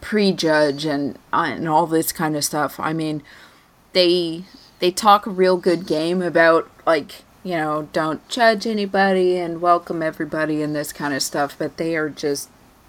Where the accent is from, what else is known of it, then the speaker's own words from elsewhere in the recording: Colorado, United States; because I grew up in Colorado, and we're not a huge group, you know.